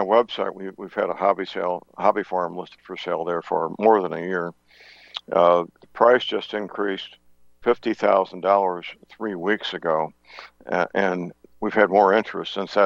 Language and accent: English; St. Louis, Missouri, United States; I'll be traveling into my hometown, St. Louis, soon, and there's a location I used to live near where it's a major depot for lumber.